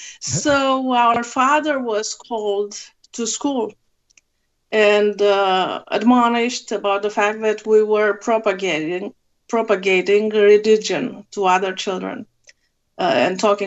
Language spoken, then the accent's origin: English; Romania; growing up in Romania. Together with my brother as two spiritual children raised by a family who wanted us to know about religion